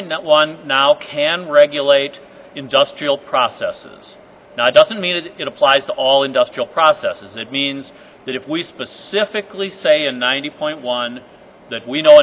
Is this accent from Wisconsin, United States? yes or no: yes; Wisconsin, United States; I'm from Wisconsin, so everybody I know is in climate zone A, which means moist.